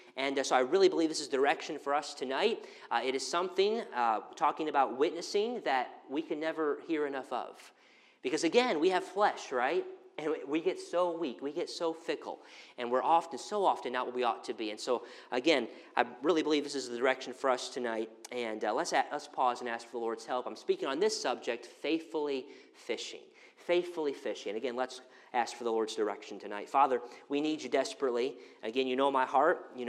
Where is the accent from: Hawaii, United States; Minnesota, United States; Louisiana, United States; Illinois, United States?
Illinois, United States; Rockford; Again, I grew up here in Rockford, and my dad never went fishing